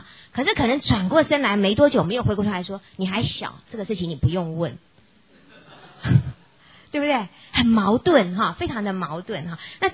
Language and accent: Chinese; Taiwan; 好，我们自己在台湾长大的人有这个印象，对不对？